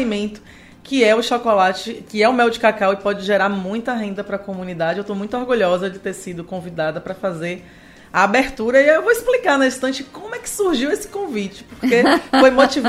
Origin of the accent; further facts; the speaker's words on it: Bahia, Brazil; now in Ilhéus, Brazil; Eu sou da Chapada, né? Lá, produzindo cacau agora, e quando vim morar aqui